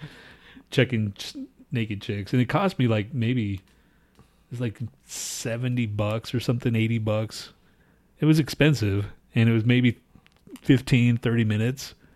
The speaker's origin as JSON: {"language": "English", "town": "Houston", "region": "Texas", "country": "United States", "said": "so yeah, we're from Houston. We don't see anything like this."}